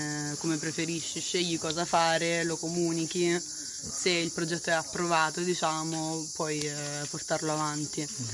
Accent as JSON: {"language": "Italian", "town": "Rome", "region": "Lazio", "country": "Italy", "said": "Io sono di Roma."}